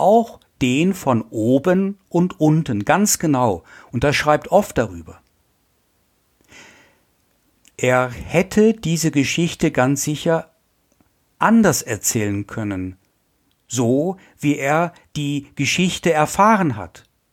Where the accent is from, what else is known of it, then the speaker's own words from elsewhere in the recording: Essen, North Rhine-Westphalia, Germany; Ich komme ja aus Essen, aus dem Ruhrgebiet